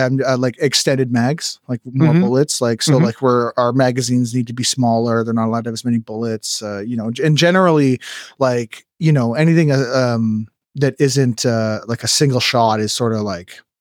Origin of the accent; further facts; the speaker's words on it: Canada; Well, first, we don't, like, you don't have the right to own a gun as a Canadian citizen.